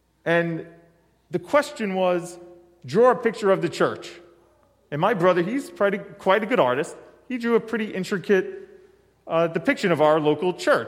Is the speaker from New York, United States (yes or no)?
yes; Brooklyn, New York, United States; We grew up in Brooklyn, New York. We went to Catholic school.